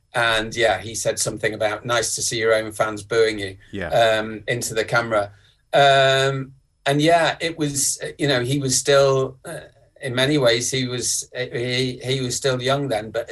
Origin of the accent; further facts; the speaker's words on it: England, United Kingdom; And obviously, as English people, those of us who were there watching the game, we're obviously biased